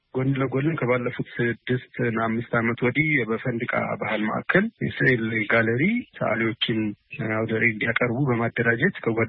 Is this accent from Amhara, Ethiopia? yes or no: yes; Dessie, Amhara, Ethiopia; born there; የተወለድኩት በደሴ ከተማ ነው።